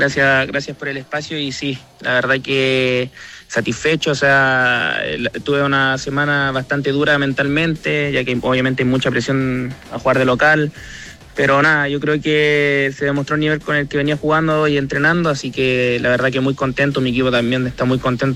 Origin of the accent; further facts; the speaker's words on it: Antofagasta, Chile; nosotros crecimos juntos en Antofagasta